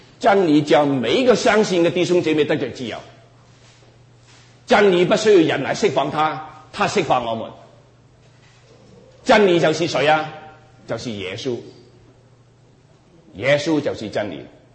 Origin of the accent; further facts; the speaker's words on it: Guangdong, China; first language Cantonese; Chinese is a second language; 我是广东人，我找个国语那么难